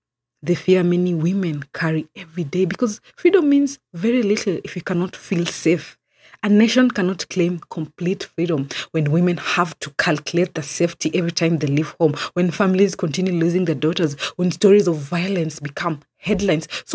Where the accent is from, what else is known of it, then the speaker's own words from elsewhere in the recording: Kenya; As an African, as a Kenyan